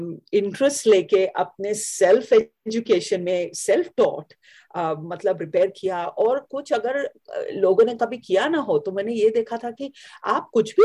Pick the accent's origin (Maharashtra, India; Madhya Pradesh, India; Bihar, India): Maharashtra, India; Mumbai; तो मेरा बचपन तो मुंबई में था, मेरी मम्मी तो अभी भी मुंबई में रहती है